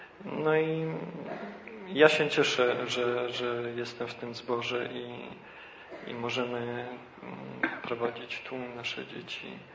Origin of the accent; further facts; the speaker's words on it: Kozy, Silesian Voivodeship, Poland; No ja akurat wychowałem się w zborze w Kozach Dolnych. Teraz uczęszczam do zboru w Niepołomicach ze względu na zmianę miejsca zamieszkania.